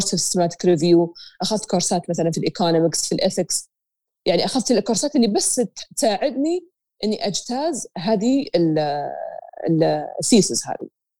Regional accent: Saudi Arabia; احنا عندنا في السعوديه

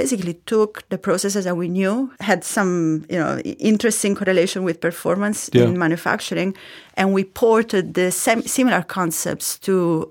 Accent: Rome, Lazio, Italy; In Trastevere, in the center of Rome. Actually.

